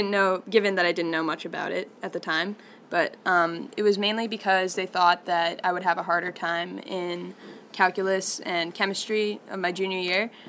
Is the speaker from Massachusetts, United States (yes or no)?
yes; Carlisle, Massachusetts, United States; I'm from Carlisle, Mass.